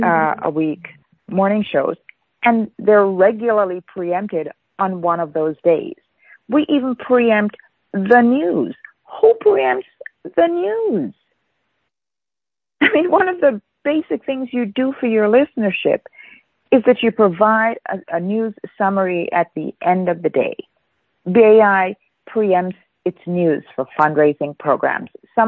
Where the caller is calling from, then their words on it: New York, United States; I'm calling from New York.